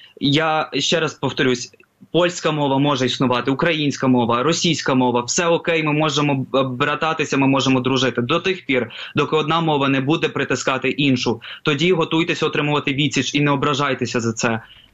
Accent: Kyiv, Ukraine; born there; Я народився вже в Києві, але я щоліта проводив у бабусі з дідусем в Криму. І Крим на мене дуже сильно вплинув.

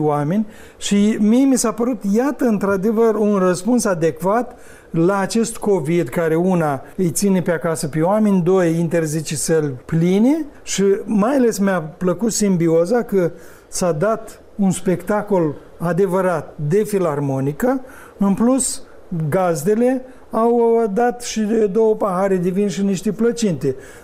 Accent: Cinișeuți, Rezina District, Moldova; Cum se zice în satul meu de Baștină Cinșăuț

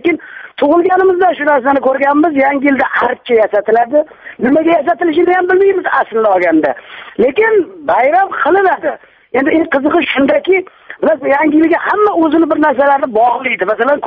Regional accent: Tashkent, Uzbekistan; chunki men toshkentlikman, toshkentda tug'ilib o'sganman.

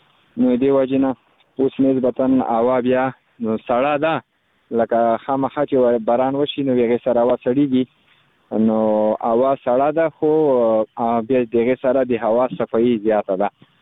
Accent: Khost, Afghanistan; بس زه خو د خوست ولایت مربوط یم، مرکز اوسیدونکی یم.

